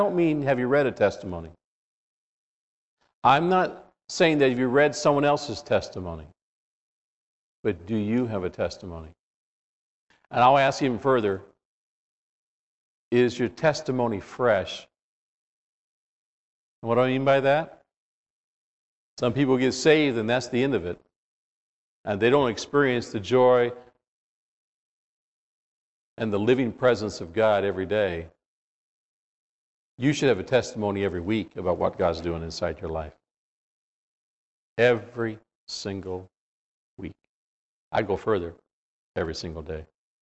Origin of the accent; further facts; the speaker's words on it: Norwalk, California, United States; guy I grew up with when I was growing up in the little church we grew up in Norwalk, California.